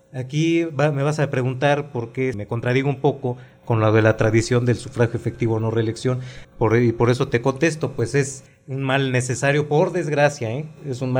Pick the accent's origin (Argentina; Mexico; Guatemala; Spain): Mexico; son de las pocas tradiciones que tenemos, pocas cosas que nos caracterizan como mexicanos